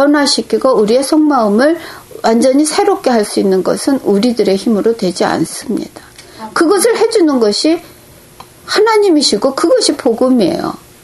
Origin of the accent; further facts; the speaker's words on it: South Korea; moved away; 제가 아무리 외국 생활을 오래 해도 어려서 한국에서 자랐다는 거는